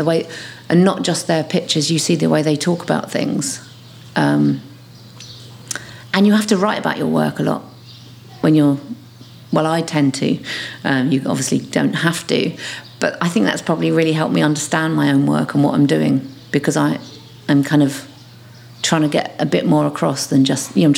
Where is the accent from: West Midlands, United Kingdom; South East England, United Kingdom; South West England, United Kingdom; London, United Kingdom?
London, United Kingdom; Hackney; I'm an artist from Hackney. I'm from Hackney.